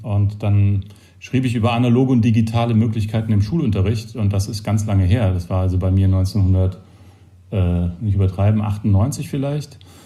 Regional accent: Mannheim, Baden-Württemberg, Germany; born there; also born or lived in Rhineland-Palatinate; Ja, ich bin Mannheimer, obwohl ich da nie gewohnt habe, dort geboren, 1972, am Tag vor Weihnachten. Zur Oberstufe ging es dann aus Land nach Rheinland-Pfalz

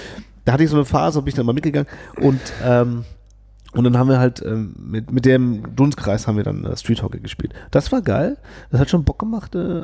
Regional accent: Mülheim an der Ruhr, North Rhine-Westphalia, Germany; Weißt du, ich bin ja in Mülheim Ruhr groß geworden und wir hatten ja da die Ruhr, haha.

